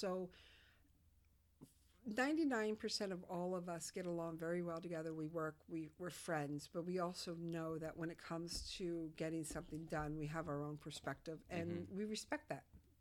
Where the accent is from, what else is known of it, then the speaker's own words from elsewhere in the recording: Colorado, United States; born there; also born or lived in Germany / Georgia; I was born in Colorado.